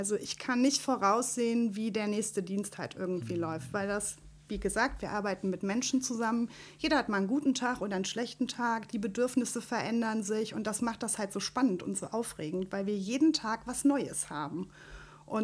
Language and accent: German; Korschenbroich, North Rhine-Westphalia, Germany; Ich bin aus Korschenbruch. Das ist ja nicht allzu weit weg. Und ich bin hier in Wifflinghofen durch einen Zufall gelandet.